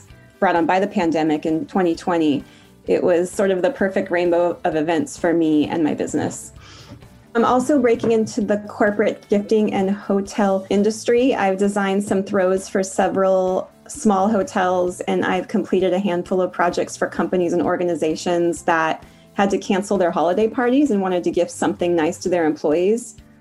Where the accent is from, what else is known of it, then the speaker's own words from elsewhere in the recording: Portland, Oregon, United States; I'm from Portland, Oregon.